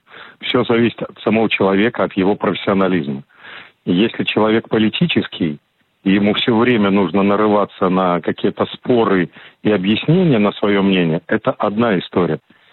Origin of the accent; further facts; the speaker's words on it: Mogilev, Mogilev Region, Belarus; на данный момент я в Красноярске, через месяц я уже надеюсь побывать у себя на родине в Могилеве с концертом, а дальше сразу в Италию.